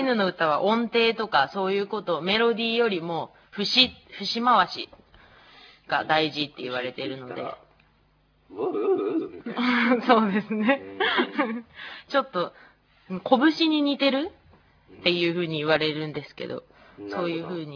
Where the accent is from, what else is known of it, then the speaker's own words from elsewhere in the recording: Nibutani, Hokkaido, Japan; 私は猿川筋の子孫で二部谷で生まれ育った